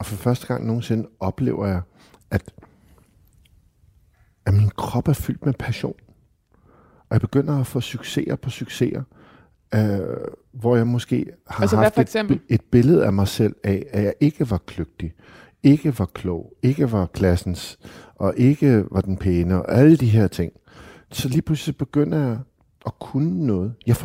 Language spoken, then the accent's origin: Danish; Amager, Capital Region of Denmark, Denmark; Det betyder, at jeg er født og opvokset på Amager.